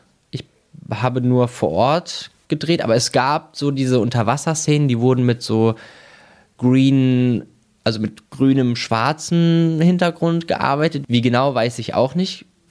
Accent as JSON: {"language": "German", "region": "East Germany", "country": "Germany", "tie": "born or raised there", "said": "also ich bin in der DDR aufgewachsen"}